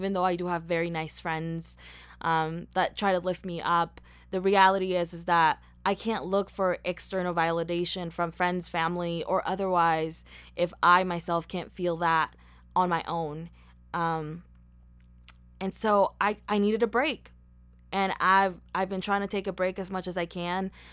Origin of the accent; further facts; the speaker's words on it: Mexico; They know that I'm from Mexico, but they don't know the reality of, like, what I've had